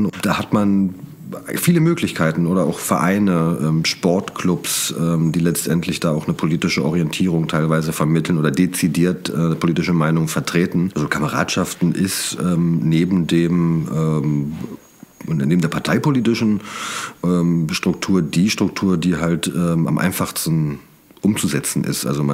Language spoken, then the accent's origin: German; Brandenburg, Germany; now in Berlin, Germany; Ich bin aus Brandenburg, bin da auch groß geworden, später nach Berlin gezogen und habe so meine Wendejahre als Jugendlicher und junger Erwachsener dann später in Brandenburg mitbekommen